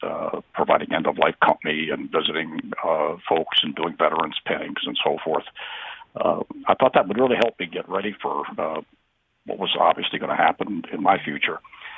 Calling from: East Lyme, Connecticut, United States; Hello, I'm … from East Lyme.

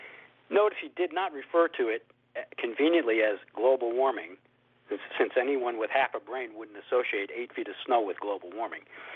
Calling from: Burnt Hills, New York, United States; I'm calling from Burnt Hills, New York.

